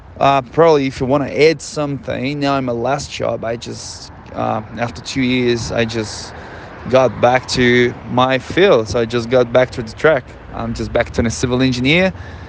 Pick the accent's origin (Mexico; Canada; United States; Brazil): Brazil; English is a second language; I would love if I could work in the things that I used to study in Brazil, in my hometown, did in my hometown as a civil engineer.